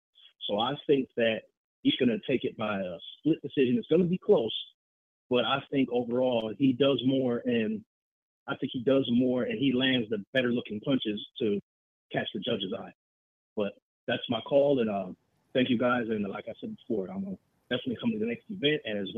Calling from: Minnesota, United States; I'm calling from Minnesota.

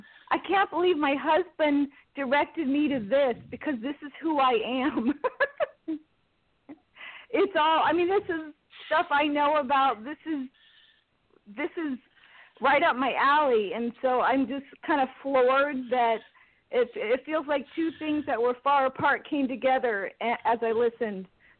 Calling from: Valencia, California, United States; I'm calling from Valencia, which is right by Magic Mountain in California by L.A.

